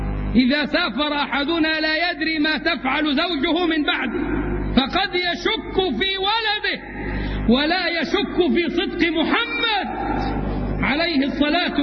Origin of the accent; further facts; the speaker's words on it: Egypt; سيما وقد أمنوا جانبنا كمصريين